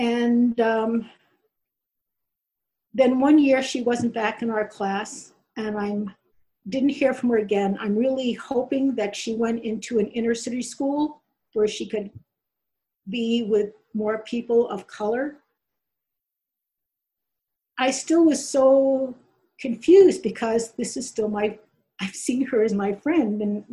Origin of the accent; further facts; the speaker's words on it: Hollis, New York, United States; And when I grew up in Hollis, New York, and we moved a little further out, and I can remember, it's kind of like what someone was saying, well, then we were the Jewish family